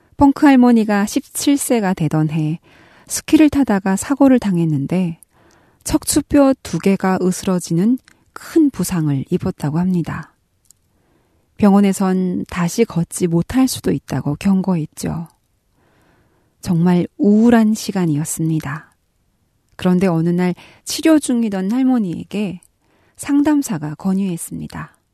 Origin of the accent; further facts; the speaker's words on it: North Korea; now in South Korea; 저는 탈북민 방송원